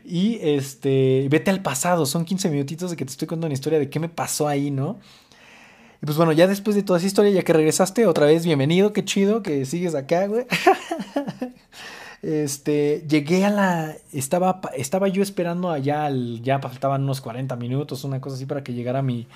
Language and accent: Spanish; Mexico; ¿De dónde eres? México.